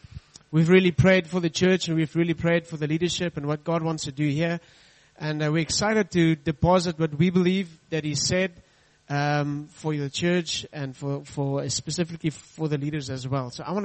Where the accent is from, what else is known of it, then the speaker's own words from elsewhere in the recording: Potchefstroom, North West, South Africa; first language Afrikaans; English is a second language; And we come from Potchefstroom, and it doesn't matter how we try to color that in, we try to say Potchefstroom on all of that, but it's really Potchefstroom, you know. And so we are very Afrikaans, and we try and adapt to the English.